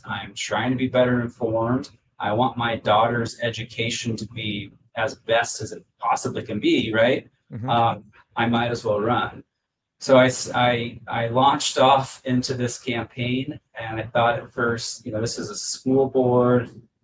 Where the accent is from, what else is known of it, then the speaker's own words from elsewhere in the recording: Spokane, Washington, United States; A little bit about myself. I grew up in Spokane. I went to North Central High School, graduated 20 years ago now, back in 2005. Went on to WSU